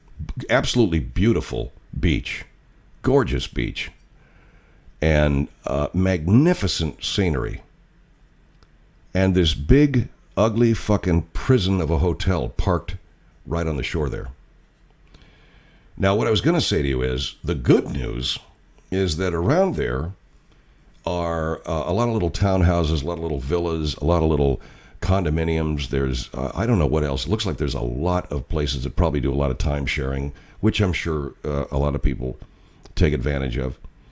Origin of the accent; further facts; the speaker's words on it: California, United States; because I come from California, and a lot of people from California vacation in Hawaii.